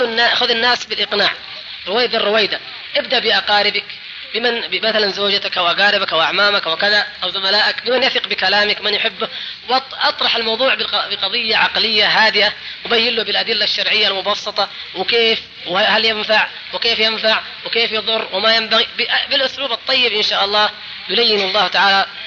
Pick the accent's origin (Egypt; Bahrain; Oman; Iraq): Egypt; moved away; أنا مصري أعمل هنا، وإذا ذهبت إلى القاهرة